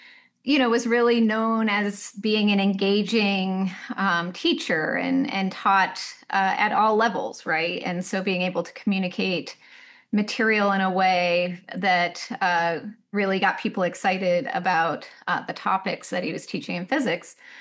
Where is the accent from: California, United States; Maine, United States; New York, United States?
Maine, United States; Bar Harbor; I mean, I feel like I grew up in one of the most beautiful places in the country. I grew up in Bar Harbor, Maine.